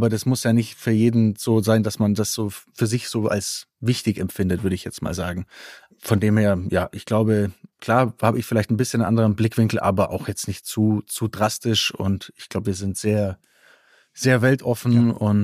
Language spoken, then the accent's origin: German; Bavaria, Germany; Ich bin natürlich auch im Allgäu groß geworden, da ist jetzt nicht so richtig viel Action.